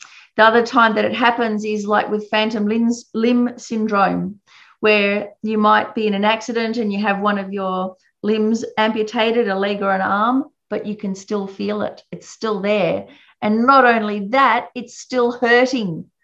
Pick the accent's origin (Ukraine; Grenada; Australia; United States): Australia; it's not just me overseas, it's me as an Australian overseas. So what I do is what people are going to think Australians are like